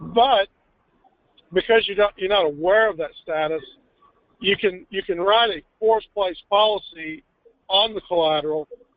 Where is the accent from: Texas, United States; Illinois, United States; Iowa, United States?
Texas, United States; I hope everybody can understand that my accent is not transplanted New Jersey. I am actually a native Texan.